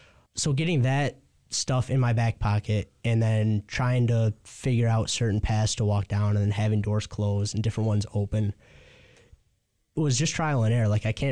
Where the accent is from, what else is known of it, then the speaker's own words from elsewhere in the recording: Laingsburg, Michigan, United States; So I'm from Langsburg, small town just outside of Lansing.